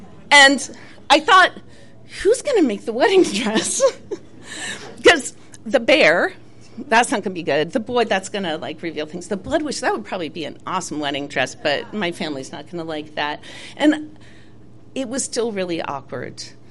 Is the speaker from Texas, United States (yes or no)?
yes; Texas, United States; And I was from Texas and Catholic, and my family didn't answer the phone unless their hair was good.